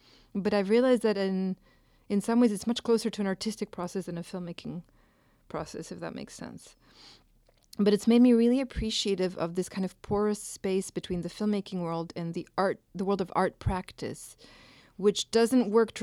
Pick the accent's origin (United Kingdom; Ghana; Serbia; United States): Serbia; Belgrade; English is a second language; the kind of first political shaping of that gathering took place in my hometown. And Belgrade has kind of worn the legacy of being the birth city of the non-aligned movement with great pride when I was a child.